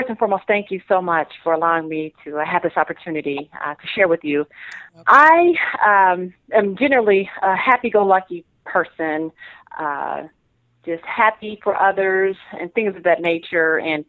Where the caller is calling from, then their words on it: Dayton, Ohio, United States; I'm calling from Ohio.